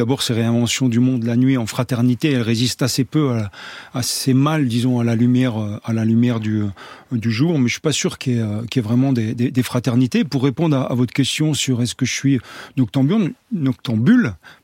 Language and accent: French; Grand Est, France; je suis originaire de la Lorraine, du nord-est de la France, et je viens de famille où on travaillait dans la boulangerie et dans la sidérurgie.